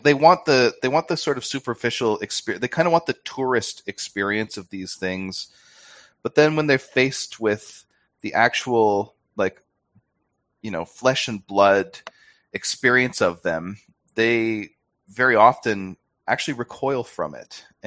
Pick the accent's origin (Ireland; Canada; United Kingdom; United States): Canada; now in Australia; I'm a Canadian. I live in Australia now.